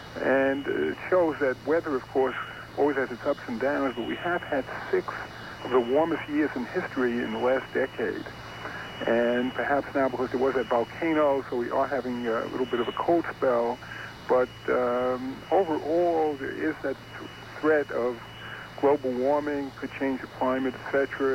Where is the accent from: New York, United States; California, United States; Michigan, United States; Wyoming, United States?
New York, United States; Staten Island; I come from Staten Island, where we have, unfortunately, the world's largest garbage dump.